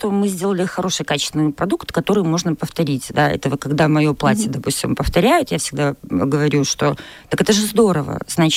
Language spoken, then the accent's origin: Russian; Belarus; насколько мы все белорусы разные